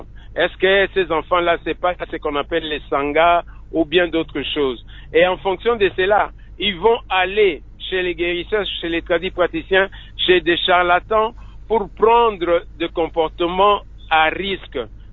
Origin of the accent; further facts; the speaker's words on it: DR Congo; Vous savez, nous sommes Africains, nous sommes Congolais.